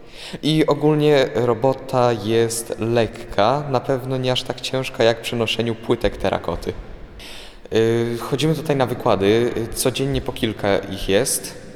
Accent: Lubin, Lower Silesian Voivodeship, Poland; Przyjechałem tutaj z Lubina, z Dolnego Śląska, spod Wrocławia.

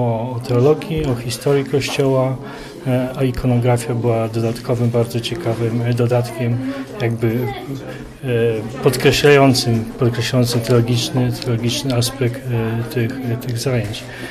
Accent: Sosnowiec, Silesian Voivodeship, Poland; pochodzę z Sosnowca.

